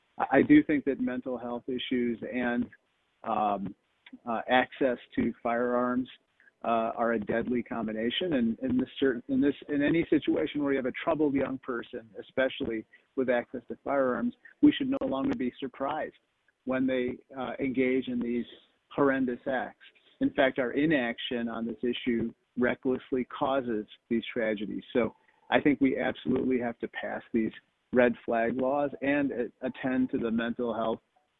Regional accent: Peoria, Illinois, United States; I'm from Peoria, Illinois, and there a lot of people do own firearms for the purpose of hunting.

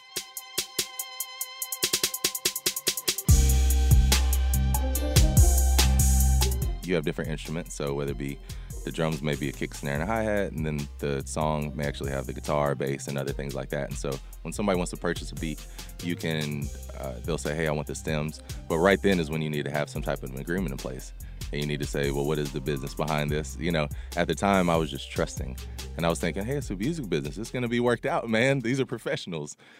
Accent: Atlanta, Georgia, United States; I grew up downtown in Atlanta, and I was like, you know, a Mexican kid, you know, around mostly black people.

